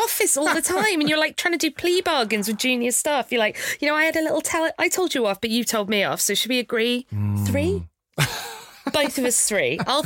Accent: Cardiff, Wales, United Kingdom; And I never thought I'd leave Cardiff. So I'm from Cardiff.

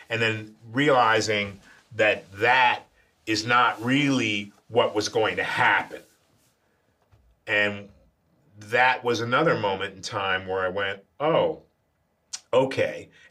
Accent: New York, United States; I always thought that tough guy came from my growing up in New York until I went back to Naples, Italy and realized, oh.

